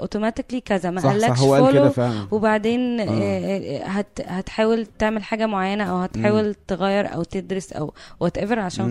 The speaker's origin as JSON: {"language": "Arabic", "country": "Egypt", "said": "الناس مبدئيا بتستغرب ان انا مصريه من تصرفاتي"}